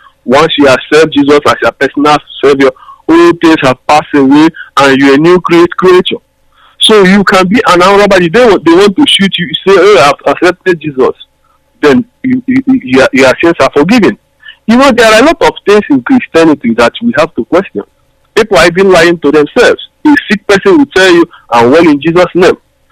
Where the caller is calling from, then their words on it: London, United Kingdom; I'm calling from London.